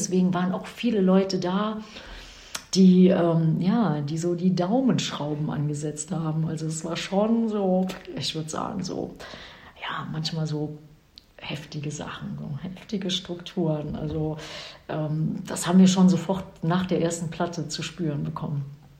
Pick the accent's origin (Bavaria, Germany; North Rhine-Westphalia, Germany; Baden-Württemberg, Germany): North Rhine-Westphalia, Germany; Krefeld; und dann kommen wir aus Krefeld